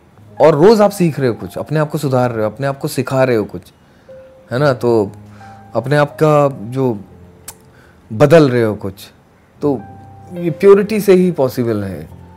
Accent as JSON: {"language": "Hindi", "region": "Uttarakhand", "country": "India", "said": "तुम कहाँ से हो, गढ़वाल से, तो वहाँ पहाड़ी पे चले जाओ ना"}